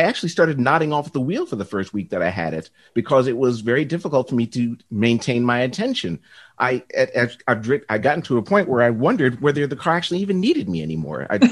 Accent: New York, United States; I grew up outside New York City

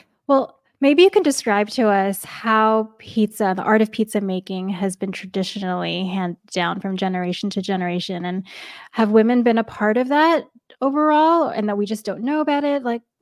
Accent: New York, United States; I know growing up in New York, it just always seemed that you go into your local pizzeria and it was always men behind the counter.

